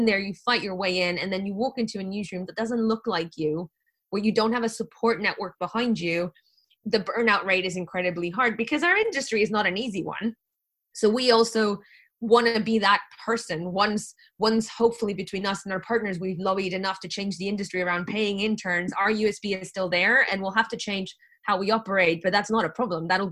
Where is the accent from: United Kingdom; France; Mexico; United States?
Mexico; because I'm from Mexico